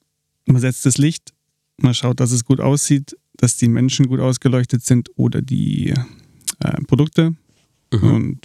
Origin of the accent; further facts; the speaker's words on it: Stuttgart, Baden-Württemberg, Germany; now in Munich, Germany; Ein waschechter Schwabe aus Stuttgart.